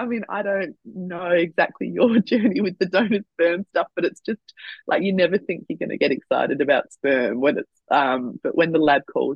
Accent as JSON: {"language": "English", "region": "New South Wales", "country": "Australia", "tie": "born or raised there", "said": "if I went to Canberra versus doing it in my home state of New South Wales, there's actually no wait on the sperm."}